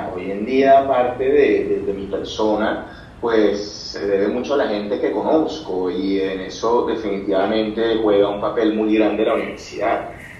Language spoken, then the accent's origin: Spanish; Colombia; somos los primeros colombianos en ser aceptados al Salón del Móvil en Milán.